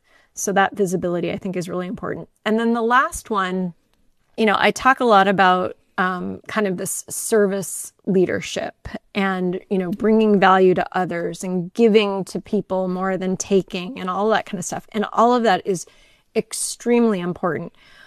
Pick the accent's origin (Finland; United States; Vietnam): United States; Northeast; now in California, United States; I grew up in the Northeast and it snowed and was crummy a lot. And I moved to California